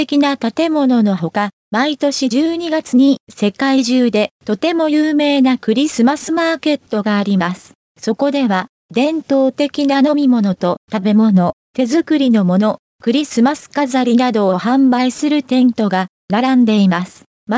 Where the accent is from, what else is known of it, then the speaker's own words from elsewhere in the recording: Nuremberg, Bavaria, Germany; Japanese is a second language; moved away as an adult; also born or lived in Osaka; now in Tokyo, Japan; ドイツのニュルンベルク市に生まれ育った私は、高校を卒業後